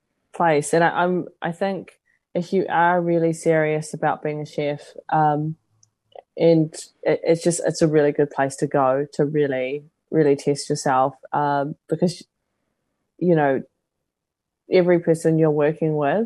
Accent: New Zealand; I've grown up in this country, I am a Kiwi

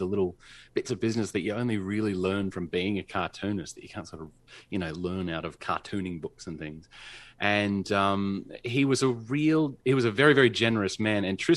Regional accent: Perth, Western Australia, Australia; I was some kid from Perth and he was a real cartoonist. You know, there weren't too many of those in Perth when I was growing up.

